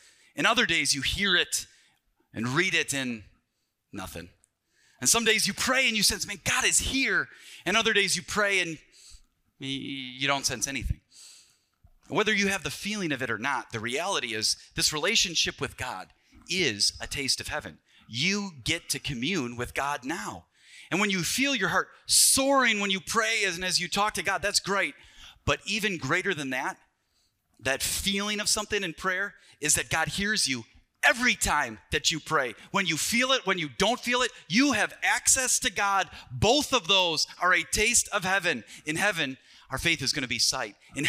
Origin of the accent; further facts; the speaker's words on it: Racine, Wisconsin, United States; He's from Africa. I'm from Racine. He's got dark skin. I got super pasty skin, right?